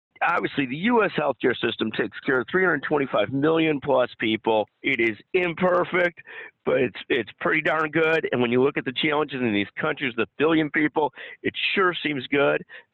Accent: Chicago, Illinois, United States; I'm a Chicagoan, and obviously when Michael Jordan was here, we won 6 championships

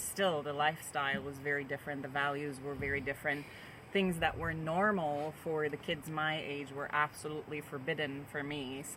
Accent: Iran; born or raised there; also born or lived in Germany / England / Dallas; now in Minneapolis, United States

